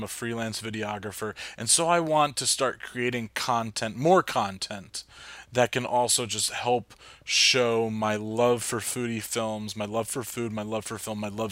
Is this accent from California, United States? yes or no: no; New Jersey, United States; also born or lived in Hoboken; I'm from Jersey, lived in Hoboken for a while.